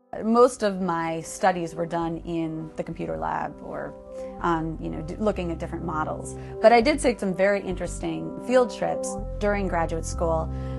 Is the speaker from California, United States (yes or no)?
no; Minnesota, United States; I grew up in Minnesota. You know, we have flooding, we have drought.